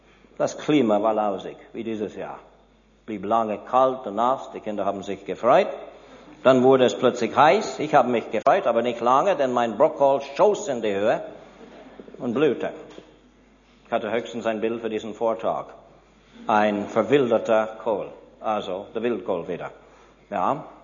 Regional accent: Switzerland; Bei uns in der Schweiz, südlich der Alpen, gibt es manchmal dieselbe Arten von Pflanzen wie nördlich.

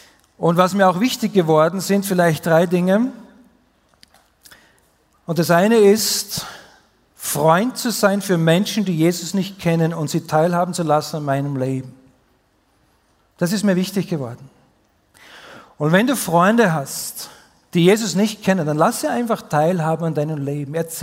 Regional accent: Austria; Wie gesagt, ich komme aus Österreich

